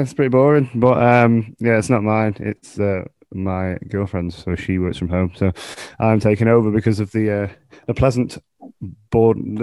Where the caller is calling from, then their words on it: Manchester, North West England, United Kingdom; I am in, well, not so sunny Manchester at the minute, actually. It's a bit grey.